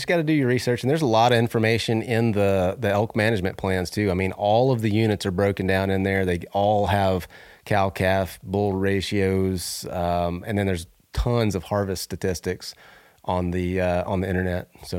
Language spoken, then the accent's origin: English; Florida, United States; I grew up in the Southeast hunting whitetails, and our whitetails, I mean, I'm talking Florida whitetails.